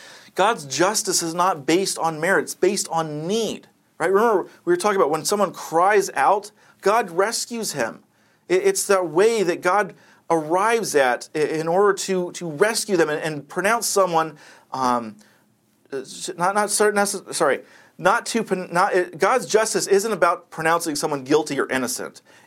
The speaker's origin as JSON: {"language": "English", "country": "United States", "said": "I'm speaking as an American."}